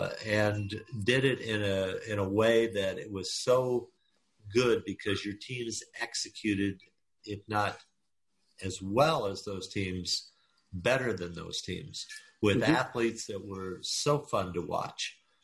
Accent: Texas, United States; I came to the Midwest from Texas to play.

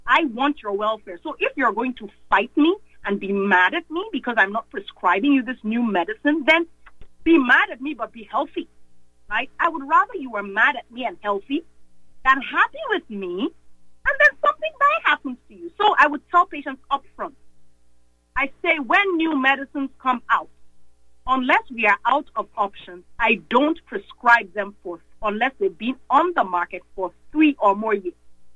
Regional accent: Nigeria; also born or lived in England; now in United States; When I came to the U.S., because I grew up in Nigeria, I was born in England, I grew up in Nigeria. When I came to the U.S.

